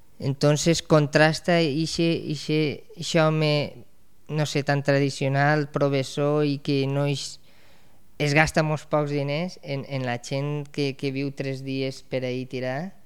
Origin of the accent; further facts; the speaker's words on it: Sueca, Valencian Community, Spain; Tot el que són camps d'arròs, el terme de Sueca és molt gran, no s'ha creat indústria.